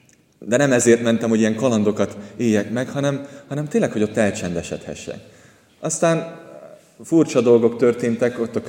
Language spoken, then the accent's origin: Hungarian; Monor, Pest, Hungary; Ugye én Monoron nőttem fel, és ott a Alföldnek, meg a Gödöllői Dombságnak a találkozásánál ott van az úgynevezett Strázsa-hegy